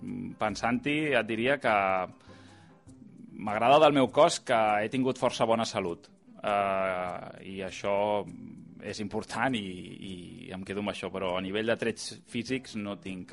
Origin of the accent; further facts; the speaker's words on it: Vilassar de Mar, Catalonia, Spain; now in Barcelona, Spain; tinc 33 anys, sóc de Vilassar de Mar, tot i que fa uns quants anys que visc a Barcelona.